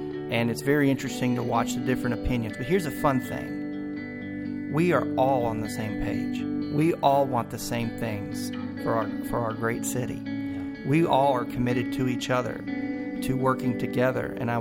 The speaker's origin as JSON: {"language": "English", "region": "Michigan", "country": "United States", "tie": "born or raised there", "said": "Growing up in Michigan, I will say, in my first early years, single mom, food stamps, whole nine yards"}